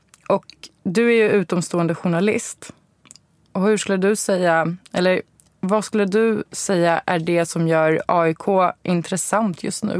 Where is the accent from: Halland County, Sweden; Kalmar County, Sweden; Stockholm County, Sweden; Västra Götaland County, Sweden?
Stockholm County, Sweden; Jag är uppvuxen på Södertörn, där typ prick alla hejade.